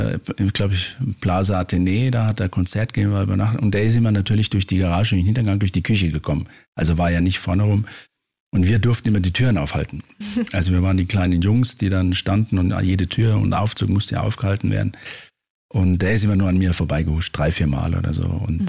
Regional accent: Rhineland-Palatinate, Germany; born there; Also meine Eltern hatten einen kleinen Gastronomiebetrieb in der Südpfalz. Ich bin ein gebürtiger Pfälzer. Rheinpfälzer.

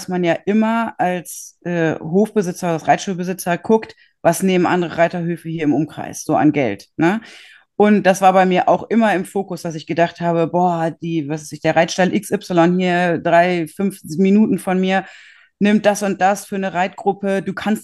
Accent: Gütersloh, North Rhine-Westphalia, Germany; ich komme aus Gütersloh, bin seit 2008 selbstständig

